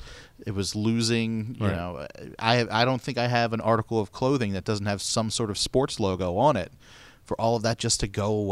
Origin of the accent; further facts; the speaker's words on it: Baltimore, Maryland, United States; I guess it's because I grew up in Baltimore. I didn't have a team when I was born